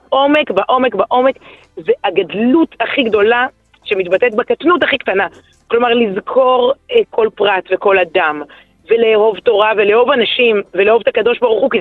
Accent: Ramat HaSharon, Tel Aviv District, Israel; אני גדלתי ברמת השרון, גדלתי ברמת שרון בציבור, בוא נגיד, לא בדיוק במתפללי בית הכנסת של הרב אדלשטיין, נגיד זה בלשון המתה, אני יותר התפללתי בנוער מרץ, נוער שלום עכשיו, תנועת הצופים, תנועת הנוער העובד, אלה המחוזות שבהם אני גדלתי

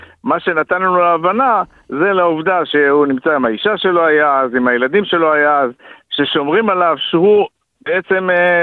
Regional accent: Safed, Northern District, Israel; born there; הנה אני נולדתי בצפת, ואני רוצה לבוא ולגור שם.

